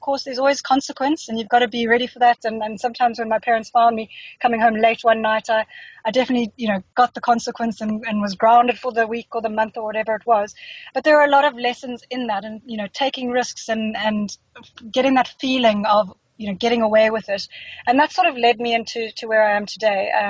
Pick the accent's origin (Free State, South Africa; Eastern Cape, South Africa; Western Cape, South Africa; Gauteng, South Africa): Gauteng, South Africa; Johannesburg; Right, so I'm a Joburg girl.